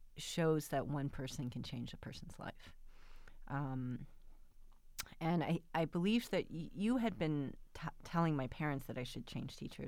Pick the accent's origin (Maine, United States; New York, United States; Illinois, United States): Illinois, United States; Glen Ellyn; also born or lived in Hinsdale; I was born in Hinsdale but raised in Glen Ellen